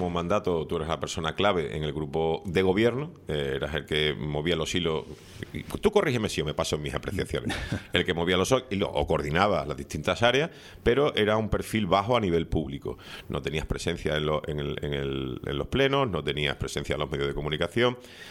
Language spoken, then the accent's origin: Spanish; Canary Islands, Spain; como tinerfeño